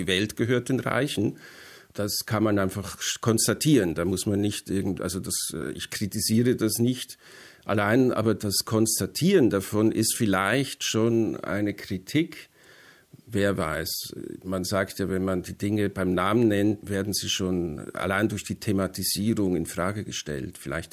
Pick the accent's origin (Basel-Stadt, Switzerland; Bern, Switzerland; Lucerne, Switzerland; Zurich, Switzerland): Zurich, Switzerland; das drängte sich auf als Schweizer. Wenn du in der Schweiz, in Zürich aufgewachsen bist und den Paradeplatz schon kennst